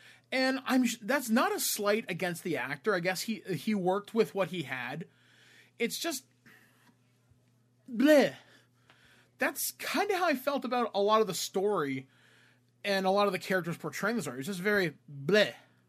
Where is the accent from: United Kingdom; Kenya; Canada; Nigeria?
Canada; Now, me being Canadian, yes, I have taken French in school, but nothing beyond the 10th grade, which was required for me. I'm 33 years old.